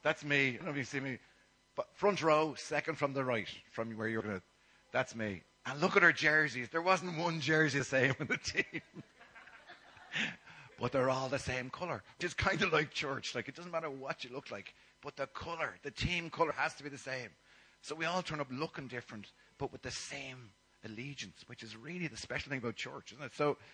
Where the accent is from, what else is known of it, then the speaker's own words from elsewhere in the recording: Dublin, County Dublin, Ireland; born there; I was born in Griffith Barracks, which is now Griffith College. So I'm coming home today. I was born in the Liberties.